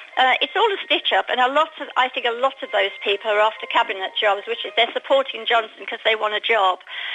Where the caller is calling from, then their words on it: Alicante, Valencian Community, Spain; Yeah, good morning … Alicante.